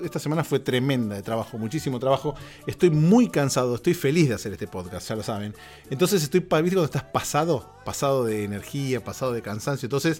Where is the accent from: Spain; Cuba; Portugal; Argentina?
Argentina; en Argentina es feriado, en mi país de origen